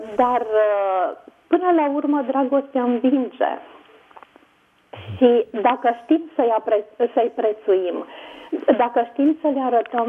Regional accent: Transylvania, Romania; Folosesc un cuvânt moldovenesc, dar sunt din Ardeal.

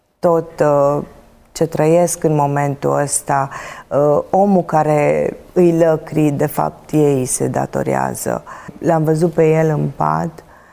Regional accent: Lipova, Arad County, Romania; born there; M-am născut în Lipova, județul Arad.

